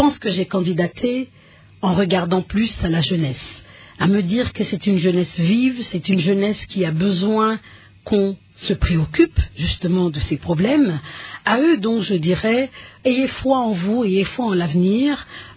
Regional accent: DR Congo; produire demain différentes actions ou produits ou autres qui nous feront plaisir en tant que Congolais.

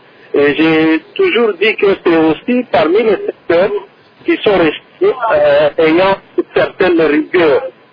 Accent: Kinshasa, DR Congo; Donc en réalité, le travail de médecin chez nous, à Kinshasa, c'est un travail difficile.

